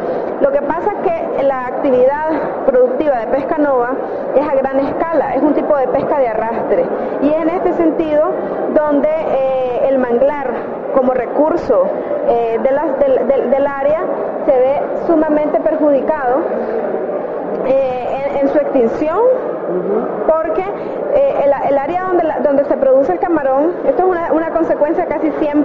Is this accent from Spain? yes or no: no; Nicaragua; yo vengo de Centroamérica, de Nicaragua.